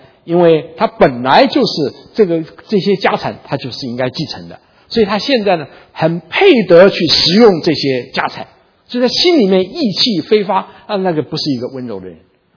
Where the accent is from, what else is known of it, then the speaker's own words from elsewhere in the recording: China; 这点是我们都是中国人哈